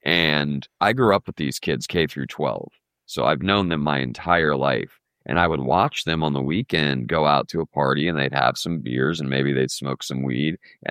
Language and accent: English; Columbus, Ohio, United States; I grew up in a well-to-do community. I grew up in Columbus, Ohio. The community I grew up in is it's called Grandview Heights.